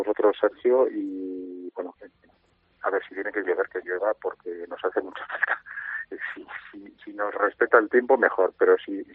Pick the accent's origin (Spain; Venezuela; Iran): Spain; Aragon; los que somos de Huesca